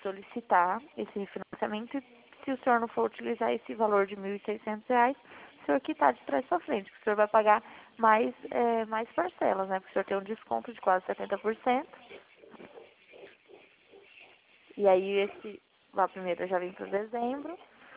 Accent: Dracena, São Paulo, Brazil; Não, eu sou de Dracena, do estado de São Paulo.

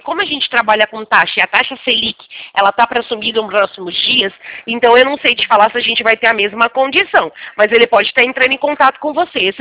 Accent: Americana, São Paulo, Brazil; Eu sou do interior de São Paulo. É Campinas, não, Americana. Do lado de Campinas.

